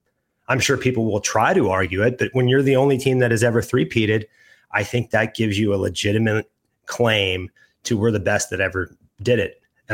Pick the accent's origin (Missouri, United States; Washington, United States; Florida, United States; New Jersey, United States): Missouri, United States; Springfield; I'm actually from Springfield. I grew up in Springfield.